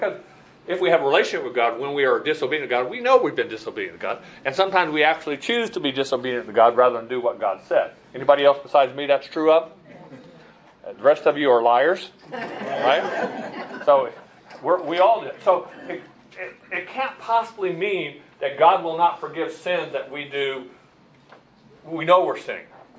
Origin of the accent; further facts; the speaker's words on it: Chandler, Arizona, United States; I grew up here in outside of Chandler, and that was all farm community and stuff.